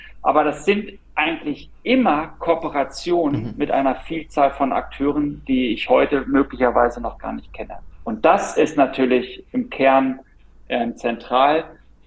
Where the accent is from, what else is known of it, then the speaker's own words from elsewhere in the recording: Berlin, Germany; als Berliner, als Deutscher, wie es möglich sein kann, mitten in einer Stadt in ein Hafenbecken zu springen